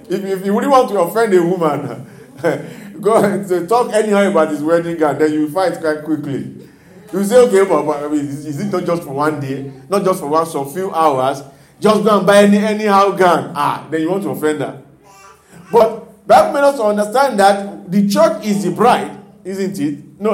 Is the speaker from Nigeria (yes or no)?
yes; Nigeria; I remember when we were growing up in Nigeria, if the governor is visiting the state or the president is coming to your state that time